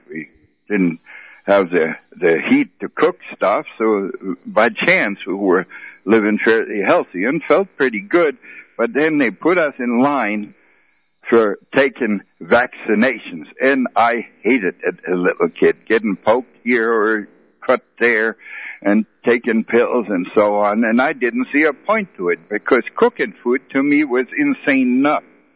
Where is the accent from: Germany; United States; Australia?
Germany; English is a second language; moved away; I'm into my 70s now, and I grew up in East Germany.